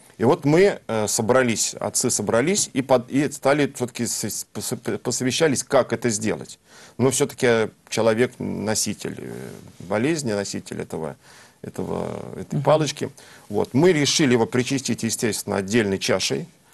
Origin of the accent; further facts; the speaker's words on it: Moscow, Russia; Я москвич.